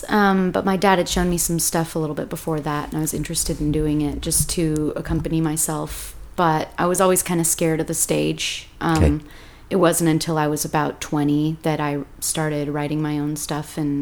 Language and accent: English; Marble Falls, Texas, United States; Yeah, I grew up in Marble Falls.